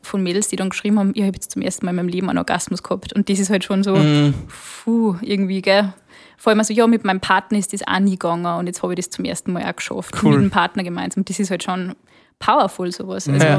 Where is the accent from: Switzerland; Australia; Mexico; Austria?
Austria; Upper Austria; Ja. Ich bin aus Oberösterreich.